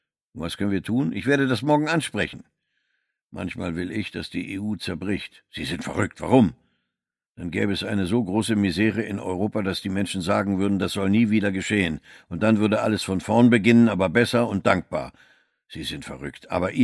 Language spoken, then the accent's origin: German; Kukës County, Albania; Ich bin aufgewachsen in Nordalbanien, im Loch. Das ist noch hinter Tropoje.